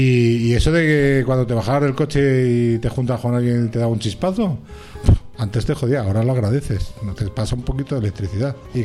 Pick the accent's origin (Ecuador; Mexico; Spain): Spain; Entonces, pues yo, como todo español, he tomado mis decisiones.